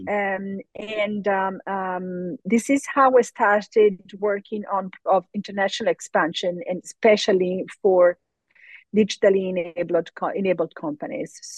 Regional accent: Italy; English is a second language; moved away; I moved back to Italy, my home country, after 15 years abroad, in 2011

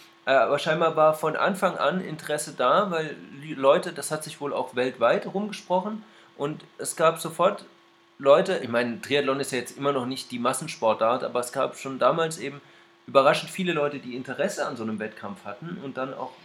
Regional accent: Swabia, Germany; aber ich als Schwabe bin da immer

